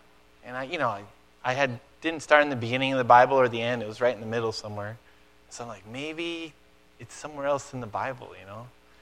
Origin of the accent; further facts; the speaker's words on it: San Diego, California, United States; I'm from San Diego. I wore shorts.